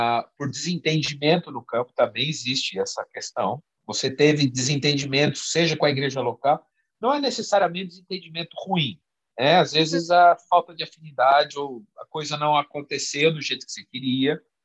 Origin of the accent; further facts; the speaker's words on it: Bragança Paulista, São Paulo, Brazil; Eu sou de São Paulo, mesmo a cidade, eu cresci no interior, em Bragança Paulista, é uma cidade maior